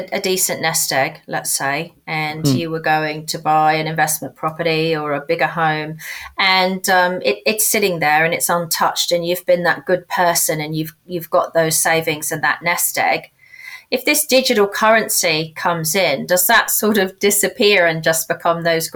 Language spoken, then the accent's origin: English; United Kingdom; I'm British, I'm sure you can tell.